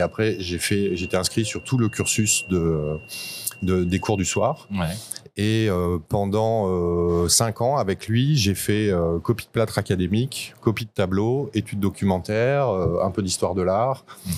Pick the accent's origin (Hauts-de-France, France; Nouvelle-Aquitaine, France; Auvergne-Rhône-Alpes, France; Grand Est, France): Nouvelle-Aquitaine, France; Brive-la-Gaillarde; En fait, moi, j'ai grandi à Brive-la-Gaillarde.